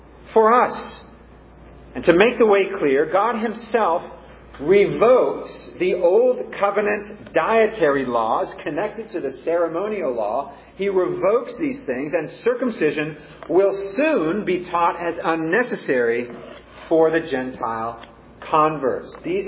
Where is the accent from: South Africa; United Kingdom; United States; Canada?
United States; California; I mean, I know I'm from Silicon Valley, Northern California, I grew up a city boy, but this is definitely not going to work.